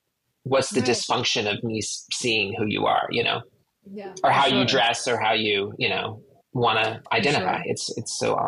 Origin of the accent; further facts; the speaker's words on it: Kentucky, United States; I was born and raised in Kentucky. within the church and within, you know, conservative, you know, family.